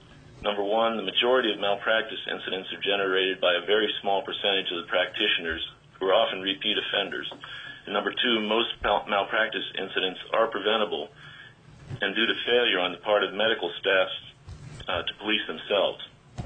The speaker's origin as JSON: {"language": "English", "town": "Homer", "region": "Alaska", "country": "United States", "said": "from Homer. I represent myself, and I'm for House Bill 122. I'm 61 years old, 36 years in Alaska"}